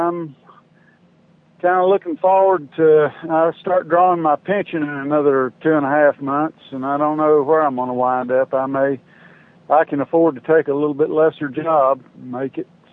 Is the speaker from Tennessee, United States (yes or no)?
yes; Tennessee, United States; Well, I was born and raised over in East Tennessee up in the Appalachian Mountains, and here in Middle Tennessee, the culture is entirely different.